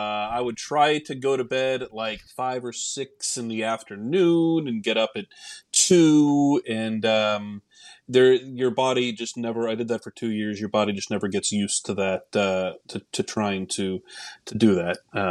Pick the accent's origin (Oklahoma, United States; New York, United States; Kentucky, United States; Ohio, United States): Oklahoma, United States; as you mentioned, I'm from Oklahoma